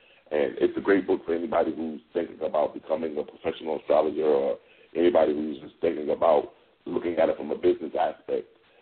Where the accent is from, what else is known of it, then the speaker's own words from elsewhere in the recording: New York City, New York, United States; now in Las Vegas, United States; I'm from New York City, so with the Michael Lutons and the John Malkicellas and, you know, been involved in just that circle. Moving to Las Vegas